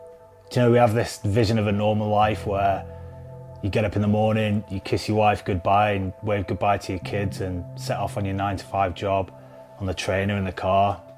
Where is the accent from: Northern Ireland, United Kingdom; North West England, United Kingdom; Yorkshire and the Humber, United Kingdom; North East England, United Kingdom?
North West England, United Kingdom; Preston